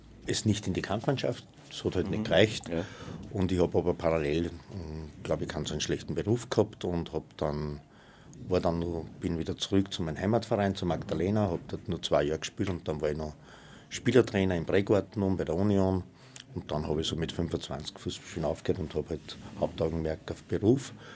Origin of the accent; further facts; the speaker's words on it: Linz, Upper Austria, Austria; Ich bin ein gebürtiger Urveraner sogar. Da gibt es ganz wenige von denen, weil ich Hausgeburt war. Und okay. Ich habe Linz bis zum heutigen Tag noch nicht verlassen.